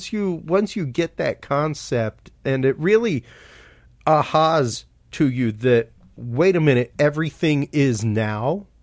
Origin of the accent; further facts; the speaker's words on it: United States; because as an American male, I get to write down my feelings and impressions on a piece of paper